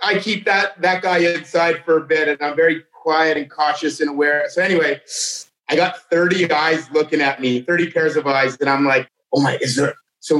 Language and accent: English; Canada; I'm from Canada and we can't legally get guns.